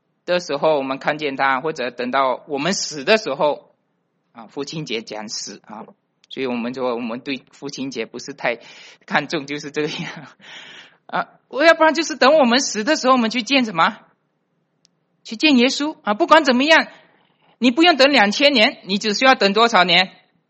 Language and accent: Chinese; Malaysia; 我从马来西亚来的，我们住在马来西亚，我们都很自傲说我们这里没有天灾人祸